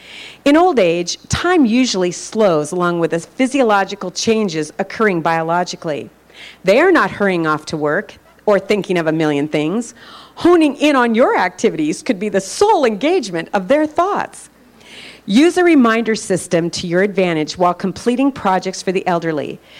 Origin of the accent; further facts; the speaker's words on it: California, United States; I'm a Californian.